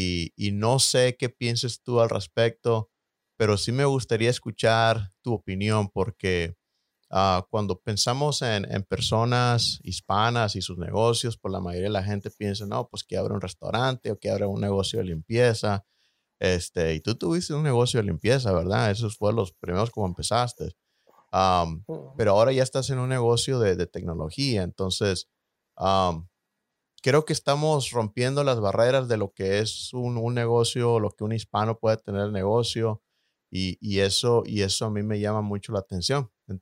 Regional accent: Mexico; now in United States; nosotros que vivimos aquí en Estados Unidos, ¿no? Yo soy nativo de México, tú eres nativo de Venezuela.

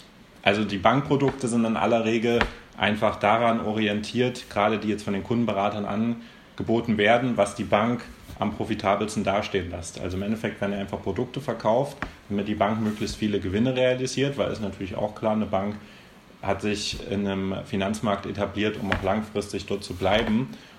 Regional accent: Zeitz, Saxony-Anhalt, Germany; ich bin inzwischen 25 Jahre alt und ich komme ursprünglich aus Sachsen-Anhalt, aus einer Kleinstadt in Zeitz

